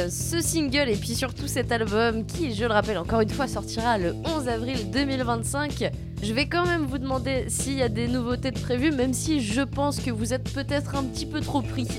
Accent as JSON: {"language": "French", "region": "Normandy", "country": "France", "said": "vous passerez par chez nous en Normandie"}